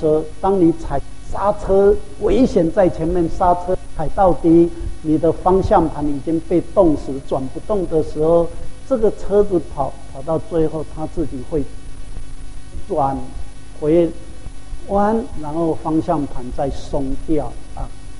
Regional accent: Taiwan

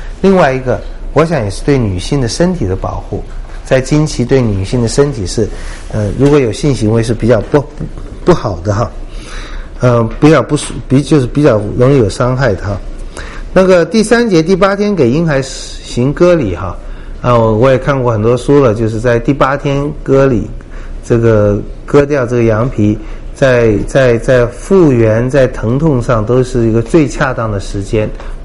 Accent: China; 就是我们中国人来看真的觉得很奇怪

